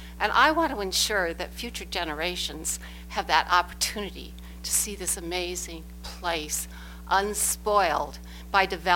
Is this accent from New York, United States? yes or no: no; New Mexico, United States; from Sierra County. I'm an outings leader with the Sierra Club.